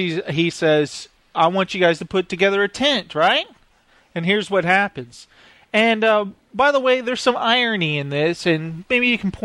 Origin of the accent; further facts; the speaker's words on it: Brooklyn, New York, United States; How come guys from Brooklyn's always have to? I'm from Brooklyn. I'm kind of out there.